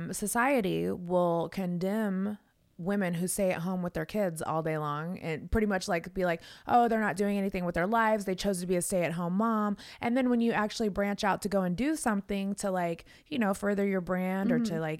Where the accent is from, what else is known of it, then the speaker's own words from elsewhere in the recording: West Coast, United States; I never knew people actually really lived in Connecticut because fucking when I grew up on the West Coast